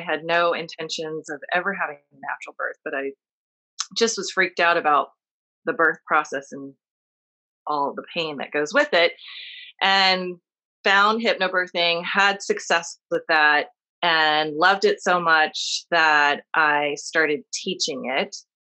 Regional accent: California, United States; also born or lived in New York / San Diego; So I was born in New York and then my parents moved out to California and I grew up in the Bay Area, went to school in San Diego and have been in the San Diego area since 1987.

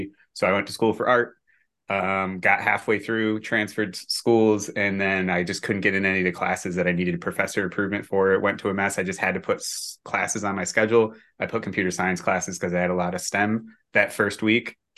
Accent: Binghamton, New York, United States; So I went to school at Binghamton University. I grew up right around the Binghamton area, which is also BU.

